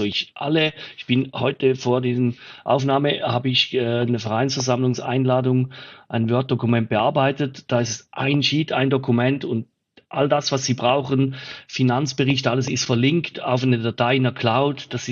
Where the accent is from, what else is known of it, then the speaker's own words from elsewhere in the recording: Switzerland; Also auch bei uns in der Schweiz wird da schon noch geschaut, dass es nicht so viel kostet.